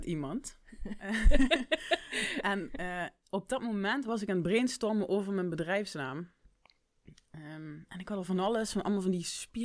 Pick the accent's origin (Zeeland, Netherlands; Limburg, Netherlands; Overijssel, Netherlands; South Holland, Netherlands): Limburg, Netherlands; Brunssum; Ik ben een Brunsums meidje. Geboren en getogen in Brunsum, Zuid-Limburg. En woon nog steeds hier. In de buurt.